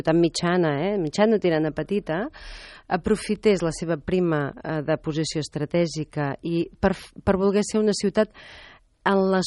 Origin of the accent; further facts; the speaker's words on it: Girona, Catalonia, Spain; pels que som gironins de tota la vida recordem perfectament el que eren